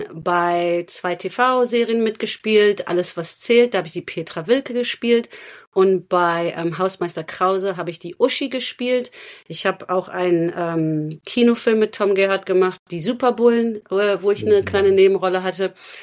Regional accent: Cologne, North Rhine-Westphalia, Germany; born there; ich sollte halt Kölsch reden und ich bin ja in Köln geboren

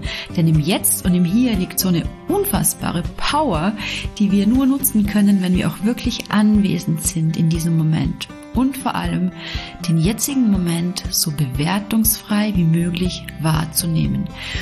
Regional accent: Vorarlberg, Austria; accent: Vorarlberg dialect; wir sind beide Vorarlbergerinnen. Also bitte entschuldigt, falls wir hin und wieder in unseren Dialekt abrutschen, aber wir geben unser Bestes, Hochdeutsch zu sprechen für euch.

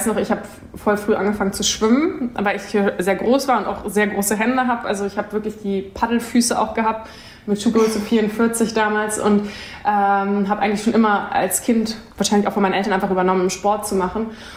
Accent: Kiel, Schleswig-Holstein, Germany; moved away as an adult; also born or lived in Bali; Ich bin so eine richtige Nordische. Ich wollte gerade sagen, Kieler Sprotte. Also ich bin im Norden aufgewachsen, da geboren, habe da viel Zeit verbracht, bin dann aber ins Ausland gegangen für 7 Jahre

